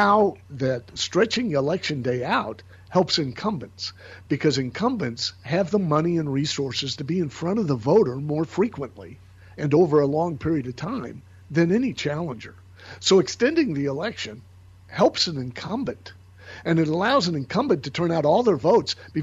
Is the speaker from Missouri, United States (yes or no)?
yes; Kansas City, Missouri, United States; You know, you go back to Kansas City. I'm from Kansas City.